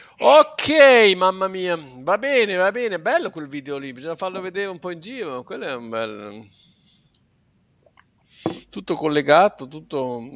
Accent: Emilia-Romagna, Italy; sono romagnolo, quindi non è che posso dire di essere super bravo da questo punto di vista

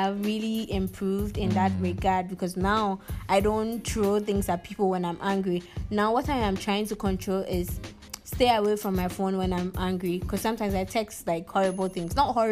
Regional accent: Ghana; I'm always proud that I am a Ghanaian.

